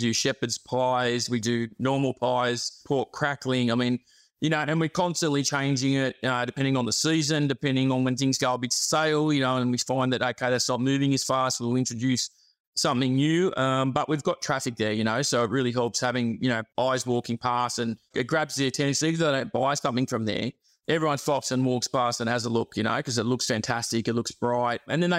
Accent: Australia; So like I grew up in the Western suburbs, you know, obviously Aussie background. My dad's, you know, Australian butcher, we're, you know, fourth generation.

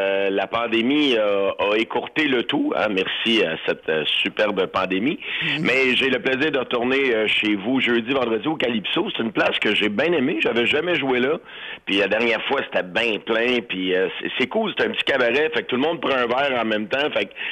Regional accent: Granby, Quebec, Canada; je viens de la région. Moi, c'est de la grande ville que je veux rien savoir. Moi, chef, je viens de Granby.

